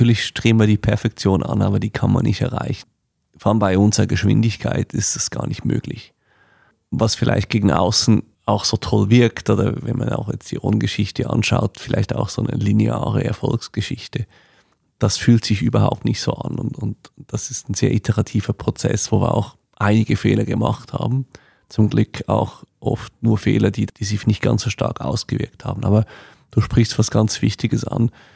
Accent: Switzerland; born or raised there

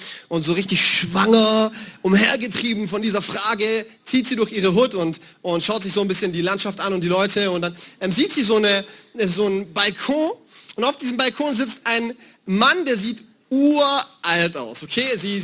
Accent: Bavaria, Germany; Ich komme aus Bayern und bei uns sagt man Servus zur Begrüßung.

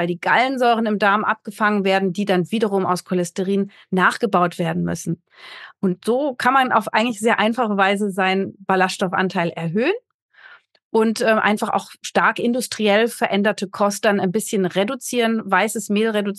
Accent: Berlin, Germany; Ich bin ja aus Berlin.

